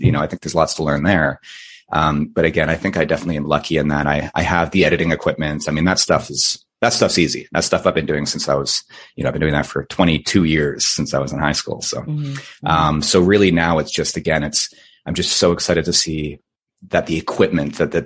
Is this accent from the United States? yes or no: no; Vancouver, British Columbia, Canada; where I grew up in Vancouver.